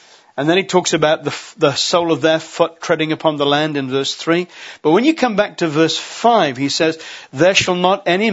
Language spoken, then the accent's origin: English; West Midlands, United Kingdom; we do have English as our first, well, a kind of English as our first language. But we come from North Staffordshire, and when we were children, they still fairly regularly used thee and thou.